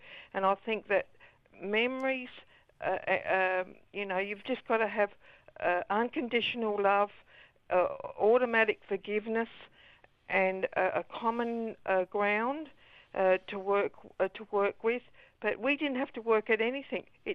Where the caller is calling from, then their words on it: Adelaide, South Australia, Australia; Oh, hello. Yeah … from Adelaide.